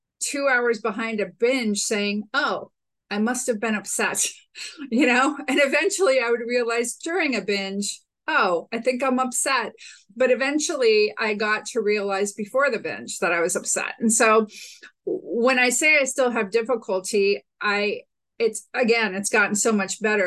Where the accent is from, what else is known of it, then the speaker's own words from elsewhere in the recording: San Francisco, California, United States; I grew up in San Francisco in the late 60s, early 70s